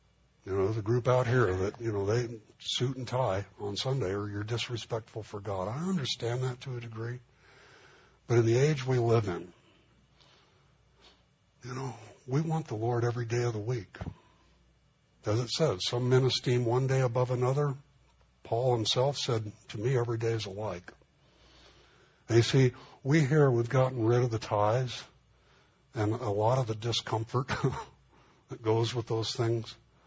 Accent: Los Angeles, California, United States; I grew up in East L.A.

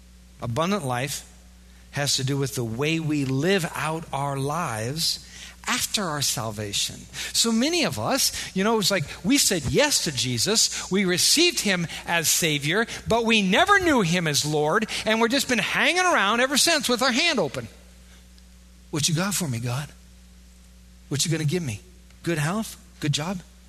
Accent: United States; But I am a Christian first before I'm an American.

